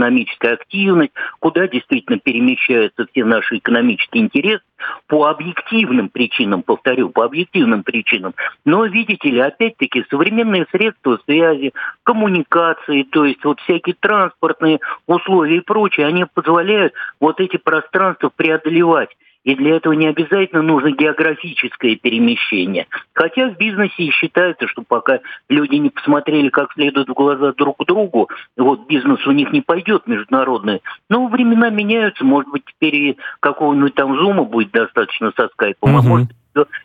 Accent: Moscow, Russia; я как коренной москвич, абсолютно коренной москвич, каких не так много

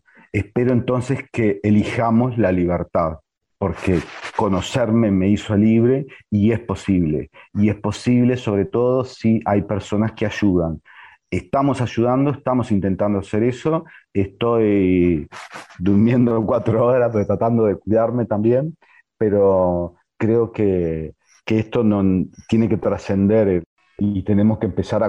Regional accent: Paysandú, Uruguay; en mi ciudad natal

